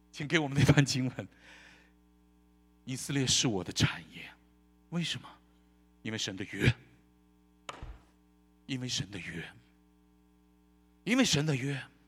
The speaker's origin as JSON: {"language": "Chinese", "country": "China", "said": "我是来自中国的基督徒，我再说一遍，我是来自中国的基督徒。我是基督徒，才是我是中国。"}